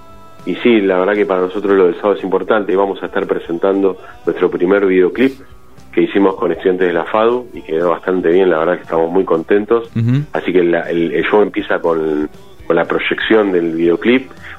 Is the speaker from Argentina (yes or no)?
yes; Buenos Aires, Argentina; Nosotros algunos somos porteños, otros viven en la provincia de Buenos Aires